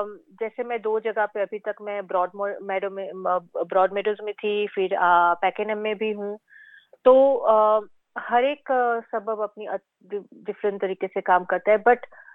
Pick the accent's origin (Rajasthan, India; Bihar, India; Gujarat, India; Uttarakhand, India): Gujarat, India; Ahmedabad; moved away; मैं भारत से गुजरात से हूँ और अहमदाबाद में मेरा घर है। तो मैं यहाँ पे 2018 में माइग्रेशन में तब हुआ, तो तब से मैं यहाँ पे ही हूँ।